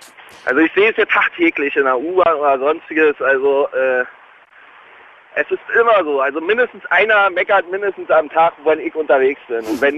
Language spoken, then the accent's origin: German; Berlin, Germany; Wir sind Berliner, wir verschönern höchstens unsere Stadt